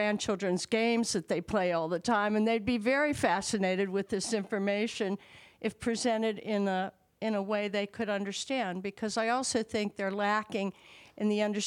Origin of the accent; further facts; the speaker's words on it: Punta Gorda, Florida, United States; I'm from Florida, Punta Gorda, Florida.